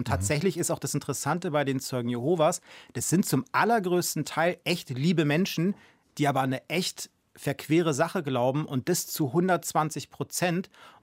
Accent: Berlin, Germany; Ja, na, ich bin Westberliner Kind, 75, im Süden Berlins geboren, ganz genau. Und grundsätzlich, klar, hatte ich halt eine Berliner Kindheit mit der Besonderheit, dass ich als Zeuge Jehovas geboren bin.

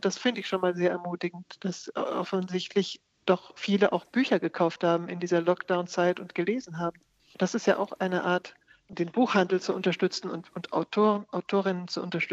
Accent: Germany; first language German; now in France; Ich habe als junges Mädchen in Deutschland auf Deutsch geschrieben. Es war ja meine Muttersprache und ist meine Muttersprache und war damals meine einzige Sprache, in der ich hätte schreiben können.

